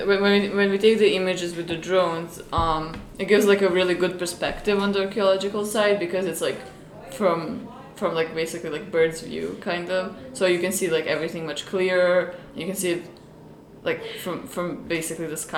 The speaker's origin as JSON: {"language": "English", "country": "Serbia", "said": "I'm from Serbia, so I'm an international student at Earlham College."}